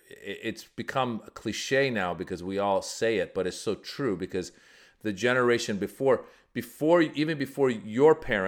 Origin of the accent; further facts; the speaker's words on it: California, United States; I grew up in Northern California, Marin. So there weren't a lot of Persians around.